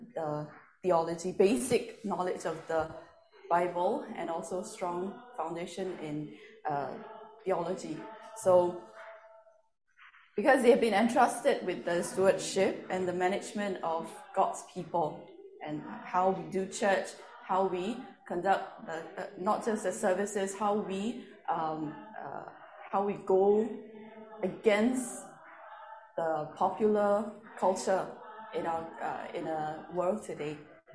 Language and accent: English; Myanmar; now in Singapore; I am currently serving in Gachin Baptist Church here in Singapore. We are ethnic people from Myanmar.